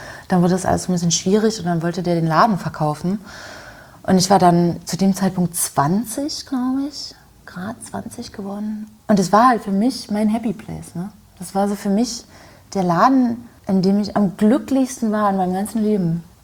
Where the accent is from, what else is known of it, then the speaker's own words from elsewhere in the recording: Görlitz, Saxony, Germany; In Görlitz, in meiner Heimatstadt.